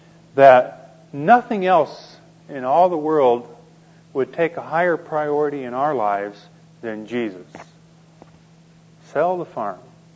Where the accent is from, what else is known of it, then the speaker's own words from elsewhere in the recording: Midwest, United States; I grew up in the Midwest. Went to the University of Iowa.